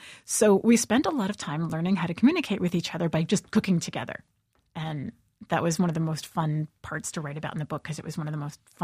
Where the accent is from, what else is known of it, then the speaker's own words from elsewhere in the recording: United States; you wouldn't want to be, you know, shouting the fact that you're an American.